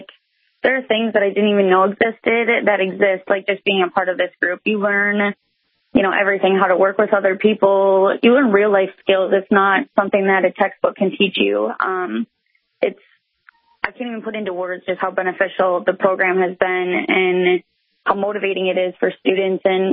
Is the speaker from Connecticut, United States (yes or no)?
no; Lakeville, Minnesota, United States; moved away as an adult; now in Grand Forks, United States; I live in Grand Forks, North Dakota right now. I'm originally from Lakeville, Minnesota. So I came up here for college 6 years ago, which has flown by.